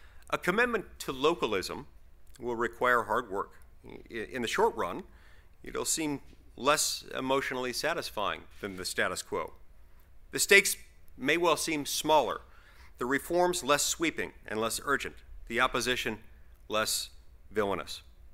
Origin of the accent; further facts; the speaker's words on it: Utah, United States; Take my home state of Utah, for example.